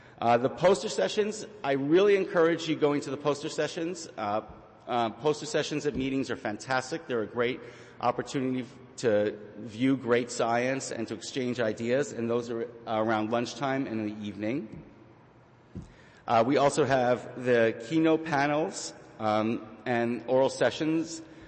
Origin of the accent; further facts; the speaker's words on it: New York, United States; So as a child growing up in the New York City area, I remember taking trips with my family down I-95 to D.C. or to Florida